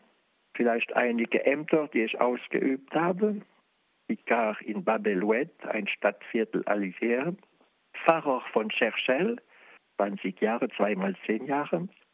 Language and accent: German; Neunkirchen, Grand Est, France; born there; German is a second language; 1936 bin ich als Franzose in Lothringen geboren, in Neunkirchen bei Sargemünd. Dann wurde ich Deutsch und dann wieder Franzose nach dem Weltkrieg.